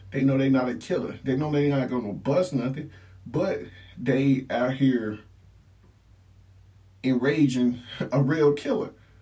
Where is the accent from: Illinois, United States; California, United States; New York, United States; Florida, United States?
Illinois, United States; Chicago; Listen, I grew up in Chicago, so I get it.